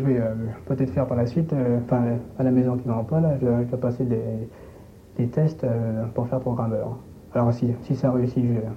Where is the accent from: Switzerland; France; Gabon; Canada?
France; Ormes, Centre-Val de Loire; born there; now in Orléans, France; Je suis né à Orme, à 7 km d'ici environ.